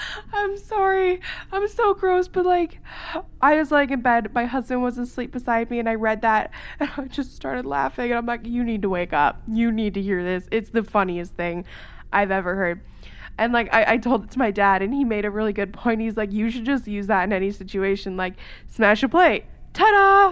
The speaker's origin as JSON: {"language": "English", "country": "Canada", "said": "Can you tell I'm Canadian?"}